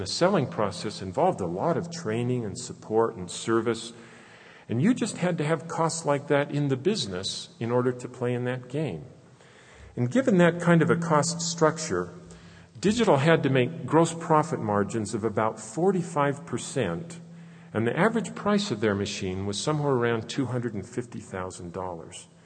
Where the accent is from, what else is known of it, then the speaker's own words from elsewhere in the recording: Salt Lake City, Utah, United States; I remember when I grew up in Salt Lake City and my dad worked in the ZCMI department store there.